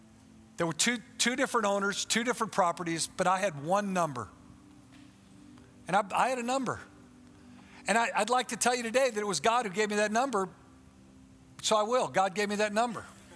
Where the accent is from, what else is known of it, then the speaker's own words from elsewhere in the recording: Warrenton, Missouri, United States; from Warrenton, Missouri, okay?